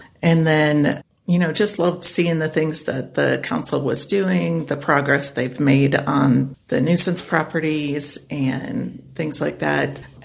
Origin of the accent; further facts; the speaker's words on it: Cedar Rapids, Iowa, United States; I still have some family in the Cedar Rapids area. I love the rivers. I grew up on the Cedar River, Okay. And that was kind of my playground.